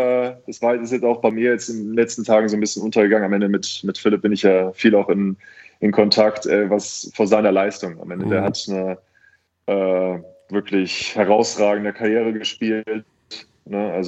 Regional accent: Bergisch Gladbach, North Rhine-Westphalia, Germany; born there; also man kann sagen, ich bin geboren in Bergisch Gladbach

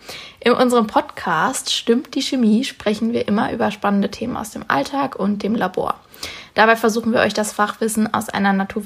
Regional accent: Leverkusen, North Rhine-Westphalia, Germany; born there; ich komme ja aus Leverkusen gebürtig.

